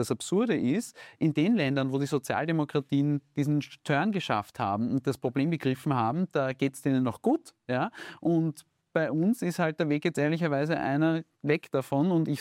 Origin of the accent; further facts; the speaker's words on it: Baden-Württemberg, Germany; ich meine, ich komme aus Baden, ja